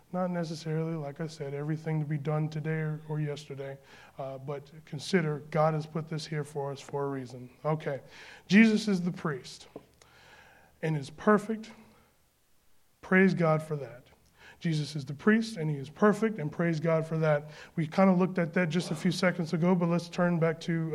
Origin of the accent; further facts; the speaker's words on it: United States; because I'm American and I enjoy being American.